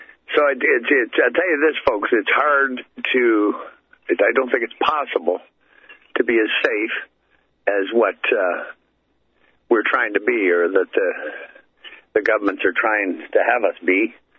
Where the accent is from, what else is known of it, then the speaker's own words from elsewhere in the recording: Canada; I can tell you up here in Canada, I live in Canada, I'm Canadian. I'm just on the north shore of Lake Erie here, just half an hour from Buffalo, New York.